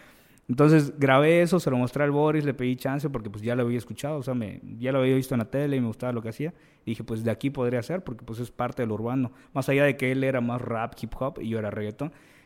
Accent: Campeche, Mexico; somos latinos, y más en Campeche, que no voy a mentir, en Campeche yo creo que todos escuchamos cumbia

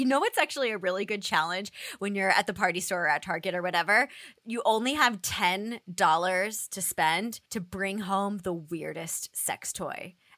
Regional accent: New Jersey, United States; He's from Staten Island. I'm from New Jersey.

